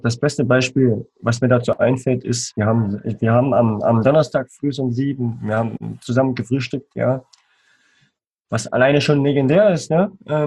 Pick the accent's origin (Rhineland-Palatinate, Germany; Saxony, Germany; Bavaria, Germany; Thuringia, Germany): Thuringia, Germany; Eisenach; Ich bin heute 24 Jahre jung und ich komme aus Eisenach. Das liegt im schönen Thüringen.